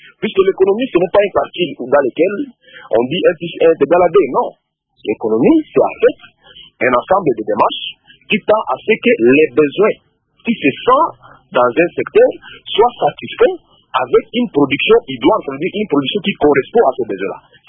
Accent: Ituri, DR Congo; Par exemple, chez nous, en Ituri

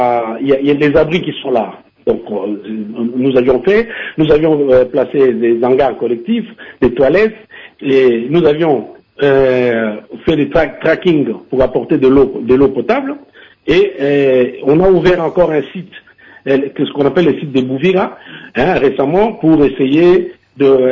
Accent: DR Congo; en tant que Congolais

